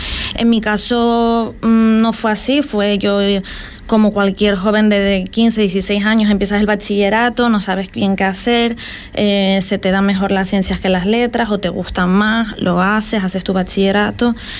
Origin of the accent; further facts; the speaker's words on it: Canary Islands, Spain; moved away as an adult; Me costó entrar, la verdad, yo soy de Tenerife